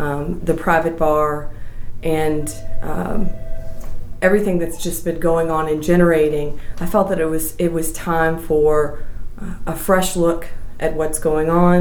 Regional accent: Lexington, Kentucky, United States; now in Louisville, United States; I grew up in Lexington. I came here for undergrad. Actually came here to go to U of L

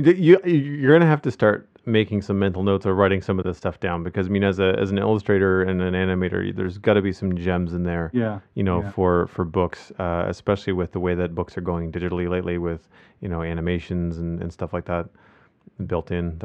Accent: Canada; And for those of you that don't know, we're Canadian.

